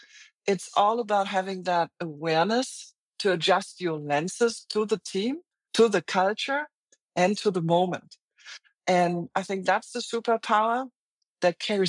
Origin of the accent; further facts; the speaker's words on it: Germany; English is a second language; also born or lived in China; now in United States; I'm German. It's probably very clear because of my accent. I lived in China. I'm now in the US.